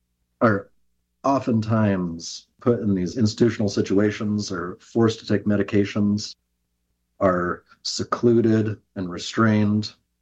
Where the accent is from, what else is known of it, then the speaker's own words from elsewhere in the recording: Eugene, Oregon, United States; I grew up in Eugene, Oregon, where I work now as a psychotherapist.